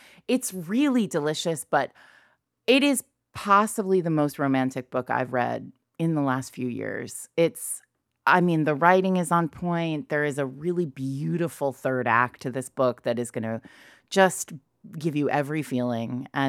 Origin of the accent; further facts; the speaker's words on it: Rhode Island, United States; Yeah, when I was a kid, I grew up in Rhode Island